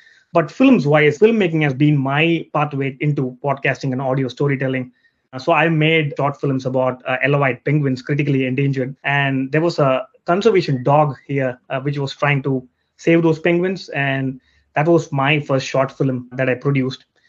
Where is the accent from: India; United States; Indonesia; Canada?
India; South India; moved away as an adult; now in New Zealand; So I'm originally from India, South India, and then I came to New Zealand to study.